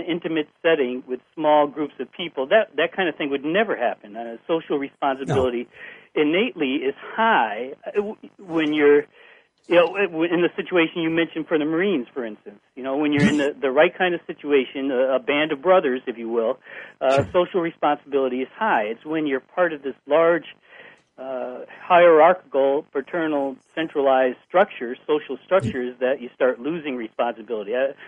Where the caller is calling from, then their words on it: Connecticut, United States; You know, I'm calling from Connecticut, and not far away is Hartford.